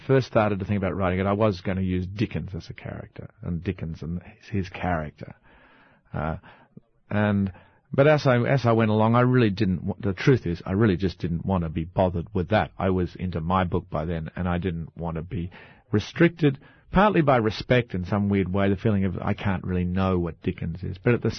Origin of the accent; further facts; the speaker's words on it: Australia; Really, what I have to do as the Australian is to colonize Britain or take, in some way, because I know in the end I'm going to have Londoners as readers and English people as readers